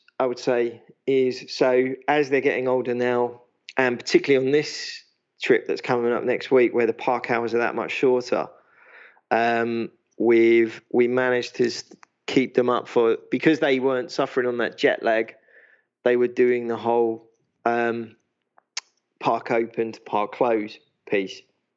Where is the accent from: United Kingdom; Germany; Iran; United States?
United Kingdom; London; I'm from the East End of London